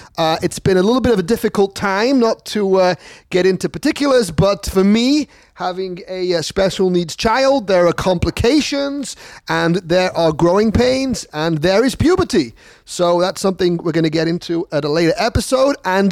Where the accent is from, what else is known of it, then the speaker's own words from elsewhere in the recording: England, United Kingdom; now in New York, United States; being an Englishman in New York can be a lonely existence.